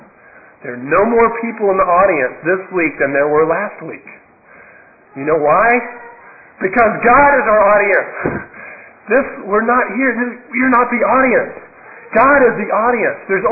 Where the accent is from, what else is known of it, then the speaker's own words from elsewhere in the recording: the South, United States; I grew up in the South, where if you don't wear a coat and tie to church, that is disrespectful.